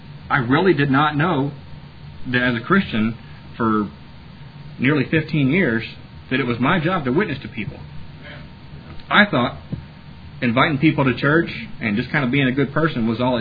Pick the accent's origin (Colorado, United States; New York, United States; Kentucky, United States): Kentucky, United States; I was raised in a Southern Baptist church in Kentucky. I am from the South. I may not sound like it, but I am from the South.